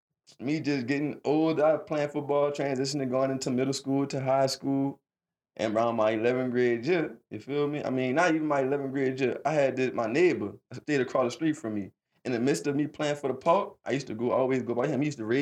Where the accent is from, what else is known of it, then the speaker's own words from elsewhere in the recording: New Orleans, Louisiana, United States; I'm from New Orleans. I'm a rapper, you feel me?